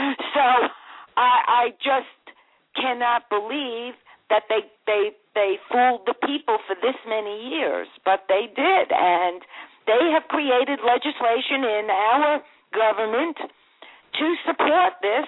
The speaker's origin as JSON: {"language": "English", "region": "New York", "country": "United States", "tie": "born or raised there", "said": "I was brought up on Long Island in New York, and I was raised in a suburb of the city, about 50 miles out of Manhattan, in a very a middle-class neighborhood."}